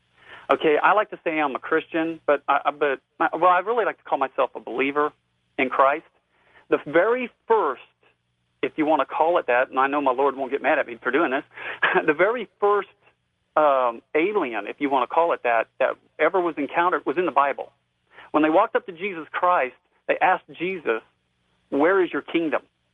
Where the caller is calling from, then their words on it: Wichita, Kansas, United States; I'm calling from Wichita, Kansas.